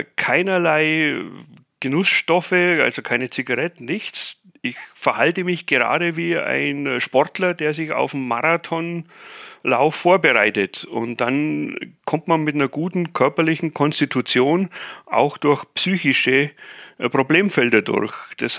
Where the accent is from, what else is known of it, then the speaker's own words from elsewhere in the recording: Bavaria, Germany; ich bin ja Bayer